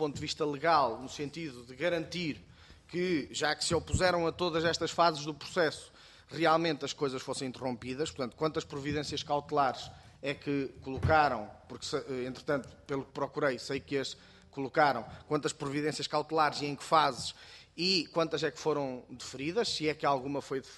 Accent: Centro, Portugal; Eu, quando sou aveirense, sou do distrito de Aveiro

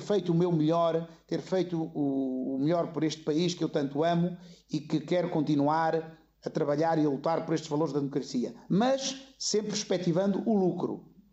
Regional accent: Alcobaça, Leiria, Portugal; eu sou de uma zona de Alcobaça, ali perto da Serra dos Candeeiros

